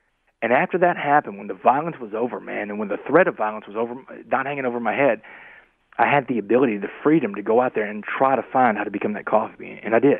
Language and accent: English; Port Arthur, Texas, United States; I grew up in Port Arthur, Texas, man. Port Arthur, I don't know how much you know about Port Arthur geographically, but Port Arthur is a predominantly African-American town, blue-collar town, refinery town.